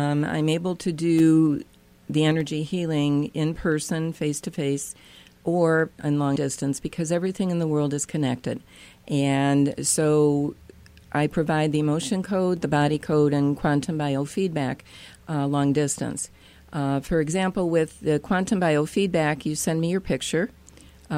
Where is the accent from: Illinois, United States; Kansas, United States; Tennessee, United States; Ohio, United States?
Ohio, United States; Cleveland; I am from Cleveland, Ohio, and I have an integrative health practice in Brecksville, Ohio.